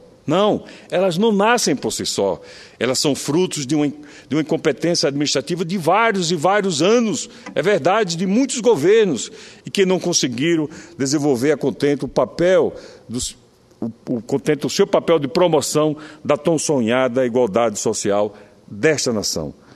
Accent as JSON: {"language": "Portuguese", "country": "Brazil", "said": "Eu sou brasileiro, sim, com muito orgulho."}